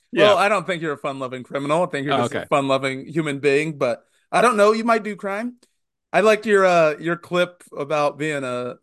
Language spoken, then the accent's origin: English; Indiana, United States; I was a headliner at the Milwaukee Comedy Festival and at Middle Ground here in my home state of Indiana.